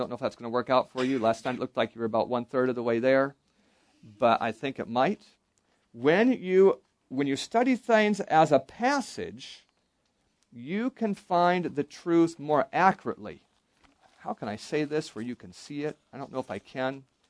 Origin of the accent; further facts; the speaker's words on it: Alaska, United States; I grew up in Alaska, and I had a coat